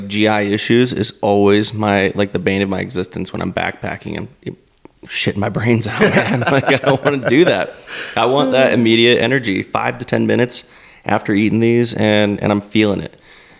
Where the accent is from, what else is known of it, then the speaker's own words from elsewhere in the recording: Indiana, United States; I came from Indiana, and when CBD started becoming really popular, what, like 5 to 10 years ago, really. And we're in Indiana